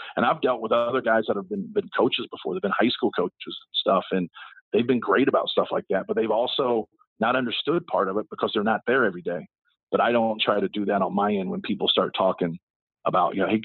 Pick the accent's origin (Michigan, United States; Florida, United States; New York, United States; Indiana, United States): Indiana, United States; I grew up on a college campus. I grew up on Ball State's campus. I used to go watch Ball State's games when I was a little kid.